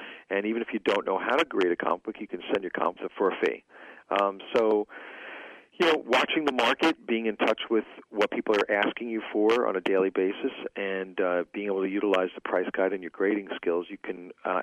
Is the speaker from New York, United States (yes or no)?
yes; Rockaway Beach, New York, United States; I grew up in Rockaway Beach, Queens, in New York City.